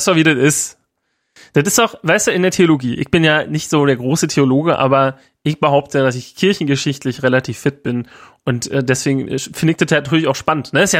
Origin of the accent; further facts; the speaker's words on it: Semlin, Brandenburg, Germany; ich komme aus Semlin, das ist so ein kleines Dorf in der Nähe von Rathenow, westlich von Berlin, da bin ich geboren, ja. Und Semlin gehört zu Rathenow, ja, ist aber irgendwie 6 Kilometer entfernt, dazwischen kommt Wald.